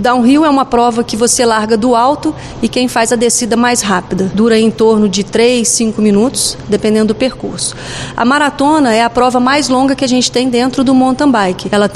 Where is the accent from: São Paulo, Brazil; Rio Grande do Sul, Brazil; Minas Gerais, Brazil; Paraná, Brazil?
Minas Gerais, Brazil; Juiz de Fora; mineira. Meu primeiro mundial foi em 97, foi uma das provas que mais me chamou a atenção, porque eu saí de Juiz de Fora, saí do Brasil, fui parar na Suíça